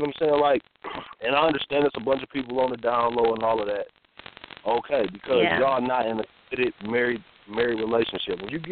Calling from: Detroit, Michigan, United States; I'm calling from Detroit, Michigan.

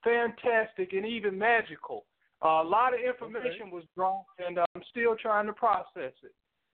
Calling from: Vicksburg, Mississippi, United States; I'm calling from Vicksburg, Mississippi.

